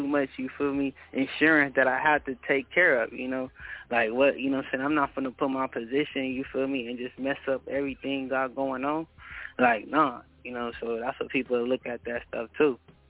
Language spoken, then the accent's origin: English; the West, United States; like, even though I'm from the West